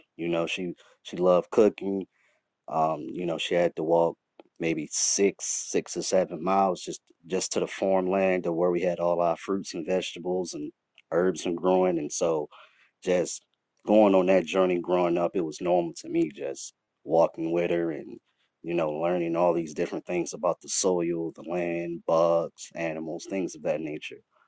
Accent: Burkina Faso; I am a Black man in this modern era. … Of course, I am originally from Burkina Faso, which many people may not know where that's located at, but it's actually a West African country.

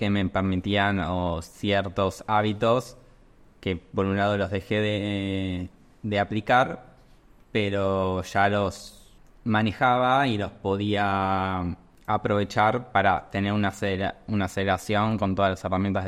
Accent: Argentina; now in Paraguay; Particularmente soy argentino, eso no lo mencioné. Por la voz, el voz ya se habrán dado cuenta.

